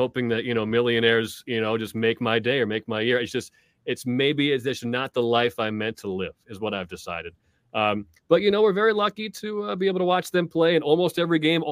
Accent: Connecticut, United States; I'm from Connecticut. Steve Young was the hometown hero in my hometown, so that's why I'm a Niners fan.

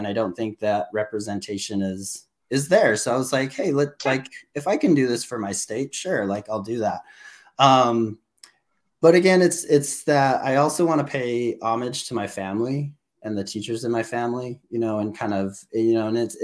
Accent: New Mexico, United States; so I'm from New Mexico. I am from the state that everyone forgets is a state.

